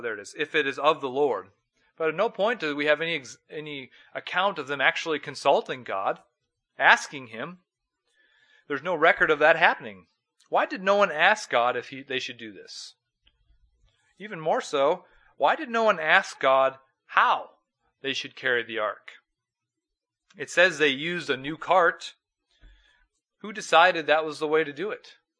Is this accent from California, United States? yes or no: no; North Dakota, United States; And I come from North Dakota, and where self-reliance is certainly applauded.